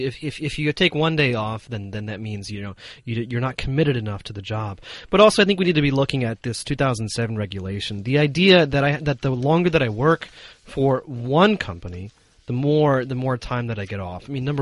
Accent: United States; one of the reasons that I wanted to bring up, you know, the example of my home country is that compared to many other developed countries, actually the United States is under-regulated

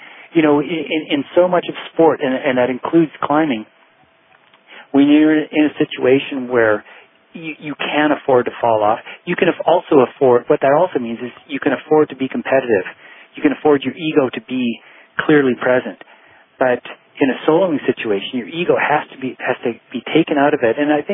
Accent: Canada; When I was a kid, I grew up in Canada

